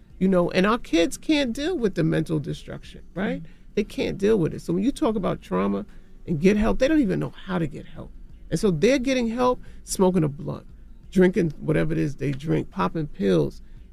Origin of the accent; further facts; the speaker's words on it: Queens, New York, United States; I'm from Jamaica, Queens.